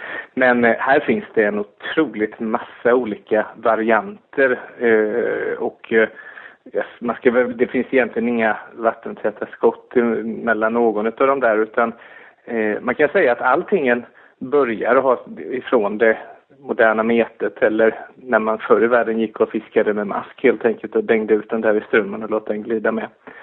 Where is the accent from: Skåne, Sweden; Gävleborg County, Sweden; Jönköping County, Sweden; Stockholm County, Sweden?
Jönköping County, Sweden; Mullsjö; Jag hade en fantastisk förmån i det här lilla samhället Mullsjö där jag växte upp utanför Jönköping.